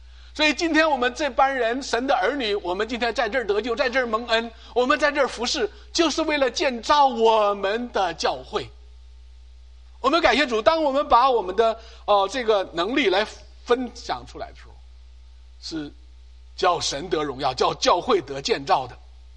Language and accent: Chinese; China; 你就知道咱们大陆人，咱们华人的数学多强